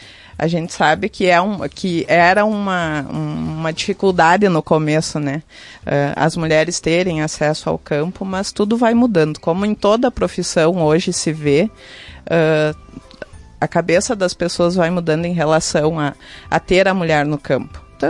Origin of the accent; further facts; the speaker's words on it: Posse da Boa Vista, Brazil; now in Mara, Brazil; Eu sou da Posse da Boa Vista.